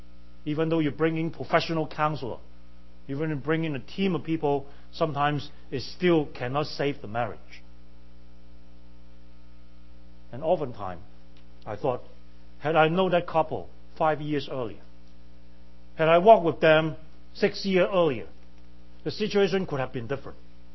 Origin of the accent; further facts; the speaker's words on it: Hong Kong; I grew up in Hong Kong. Hong Kong is a very peaceful harbor.